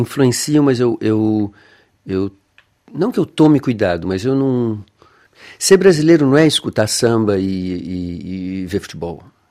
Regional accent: Brazil; E eu acho que isso, por exemplo, é um dos aspectos que eu tenho como brasileiro que eu boto no meu trabalho, que eu incluo de uma maneira até voluntária.

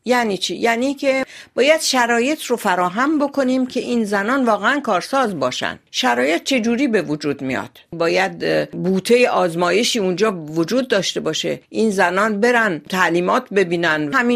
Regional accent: Tehran, Tehran Province, Iran; born there; من در تهران به دنیا آمدم، در یک خانواده از نظر مالی متوسط،

